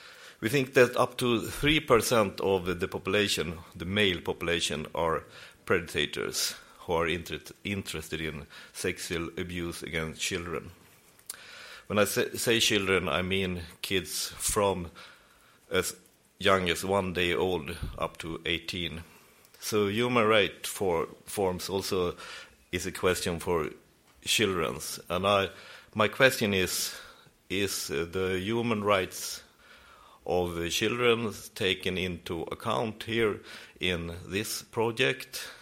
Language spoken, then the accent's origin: English; Sweden; from the same country as Göran Morby, Sweden.